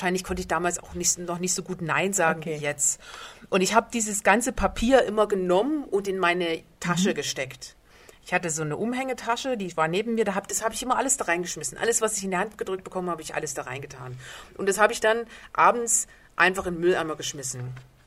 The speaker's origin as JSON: {"language": "German", "town": "Dresden", "region": "Saxony", "country": "Germany", "tie": "born or raised there", "said": "bin ich oft in Dresden, meine Heimatstadt, so bummeln gegangen"}